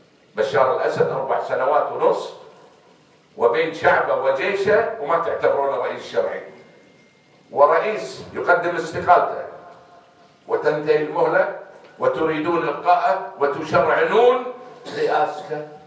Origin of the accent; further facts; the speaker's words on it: Kuwait; حتى لا نأتي إلى سكتنا ككويتيين